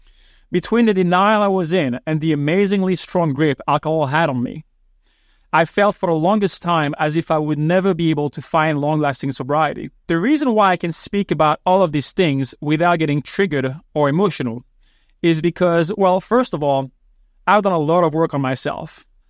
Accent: Martinique; also born or lived in Florida, United States; I was born in Florida, but I grew up in the Caribbean, on the French island of Martinique.

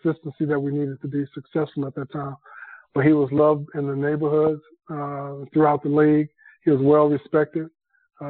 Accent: Chicago, Illinois, United States; I grew up in Chicago on the south side at that time, and I wasn't a very confident kid.

